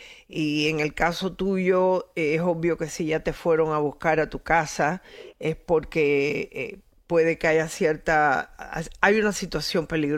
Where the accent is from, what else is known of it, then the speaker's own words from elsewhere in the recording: Cuba; born there; moved away; yo nací en Cuba, estuve allí, salí cuando al año de Castro.